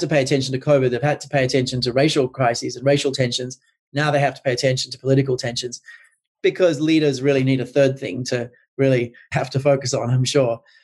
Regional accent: Australia; I'm Australian originally. We have sort of two parties.

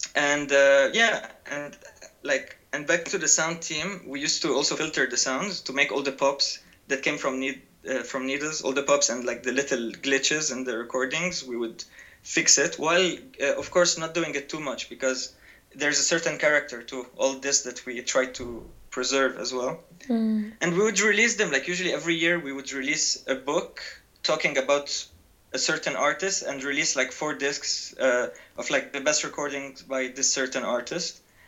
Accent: Lebanon; English is a second language; also born or lived in Australia; But I was lucky enough to be born as an Australian citizen, because during the civil war in Lebanon, that was from 75 and 90, my father migrated to Australia from Lebanon.

